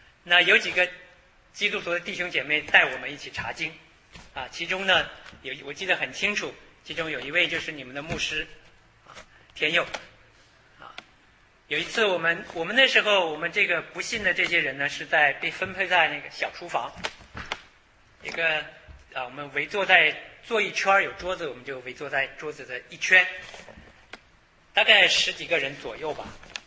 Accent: Harbin, Heilongjiang, China; also born or lived in Changchun; 我是在东北土生土长，我生在在哈尔滨出生，然后一直到我的童年，我的小学中学都是在哈尔滨啊，这中间当然也跟父母插队下乡过两年。后来我上大学的时候是到长春的吉林大学念的本科

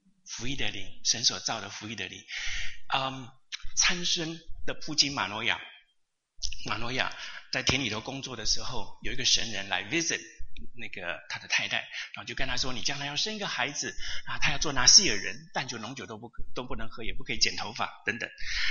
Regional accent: New York, United States; 我从纽约来哦，来到这个地方，来到贵宝地哦

